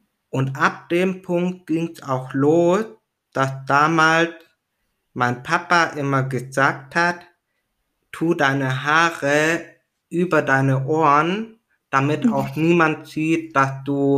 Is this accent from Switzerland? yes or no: no; Italy; moved away; wir kommen aus Italien, aus einem Dorf.